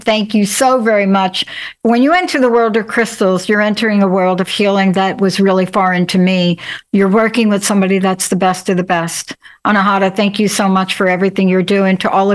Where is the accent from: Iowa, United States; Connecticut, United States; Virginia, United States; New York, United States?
New York, United States; I mean, I grew up in New York